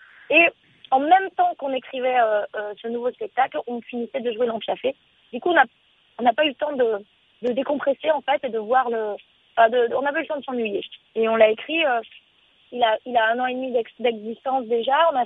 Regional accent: Thoriac, Occitanie, France; also born or lived in L'Union; Je suis toulousaine parce que je suis née à L'Union, mais j'ai passé mon enfance dans le Tarn, dans un petit village qui s'appelle Thoriac, avec toute ma famille, les chevaux, les vaches.

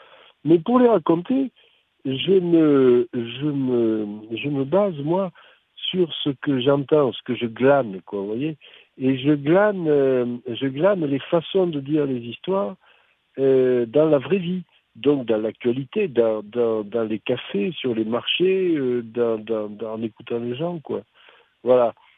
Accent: south of France, France; accent: Midi; Alors, et mon accent est du Midi, et j'ai cessé de jouer avec l'autre accent qui est l'accent, on va dire, l'accent télévision ou l'accent radio

